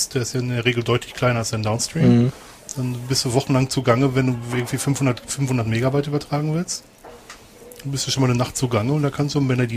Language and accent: German; North Rhine-Westphalia, Germany; Ich komme ja eigentlich auch aus dem Ruhrgebiet. Bin ja Wirtschaftsflüchtling.